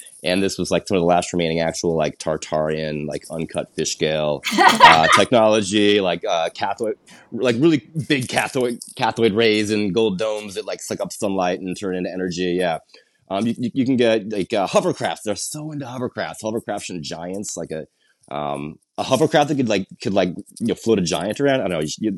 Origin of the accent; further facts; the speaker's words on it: Iowa, United States; As I grew up in Iowa. I went to the Iowa State Fair